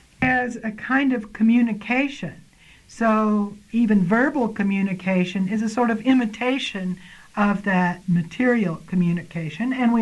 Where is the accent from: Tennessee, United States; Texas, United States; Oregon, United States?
Texas, United States; Corpus Christi; I was born in Corpus Christi, Texas, from a wealthy family, which actually got wealthier as I grew up.